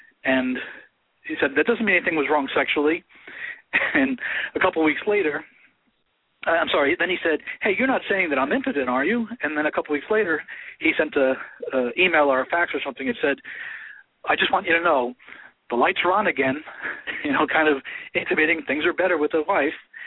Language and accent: English; Maine, United States; The baby Ayla case here in my home state of Maine